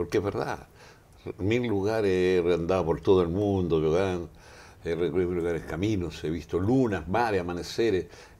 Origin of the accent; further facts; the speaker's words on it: Chile; Portuguese is a second language; now in Brazil; E aí eu, como chileno, não atendi.